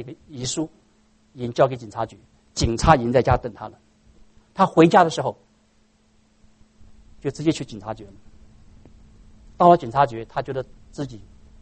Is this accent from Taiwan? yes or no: no; China; 朋友，我们中国人说在外在家靠父母